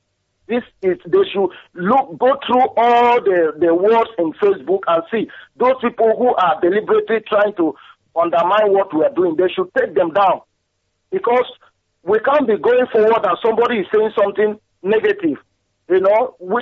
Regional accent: Imo, Nigeria; now in Manchester, United Kingdom; from Manchester. I'm Biafra from Ebuamainobuta, local government, Imo State, Biafra land.

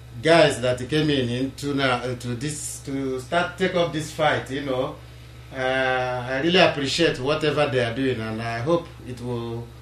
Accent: Imo, Nigeria; now in Tel Aviv, Israel; I am from Imo State, Nkwere, in Olu. I live in Israel, in Tel Aviv

